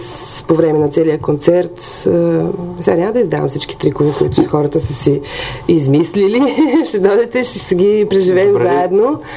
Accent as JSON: {"language": "Bulgarian", "town": "Burgas", "region": "Burgas Province", "country": "Bulgaria", "said": "Разбира се, аз за това имам такава потребност от тази сцена и тази музика тук в Бургас. От Бургас съм"}